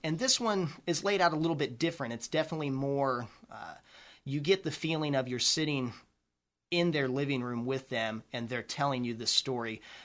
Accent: Midwest, United States; with growing up in the Midwest and everything, it's not something that everybody can do.

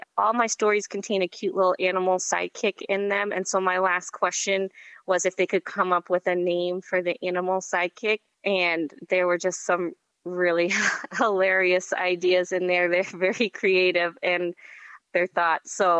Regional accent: Connecticut, United States; moved away as an adult; now in Kalamazoo, United States; I grew up in Connecticut, and my husband's from Massachusetts, and he went on to pursue his graduate work at Western Michigan University. So after graduating college, we moved out here to Michigan.

